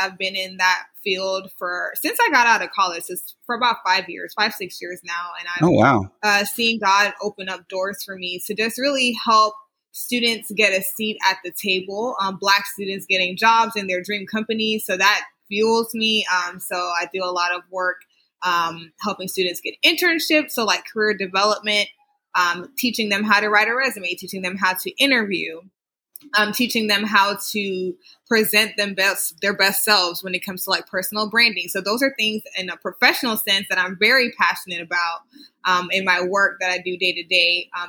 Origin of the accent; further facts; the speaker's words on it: St. Croix, U.S. Virgin Islands; now in Houston, United States; Grew up in church my whole life. Raised in the ministry. My dad was a youth pastor. We're originally from the Virgin Islands, St. Croix, Blues, Virgin Islands. And then we moved to Houston a few years ago. Well, a while ago. We moved to Houston.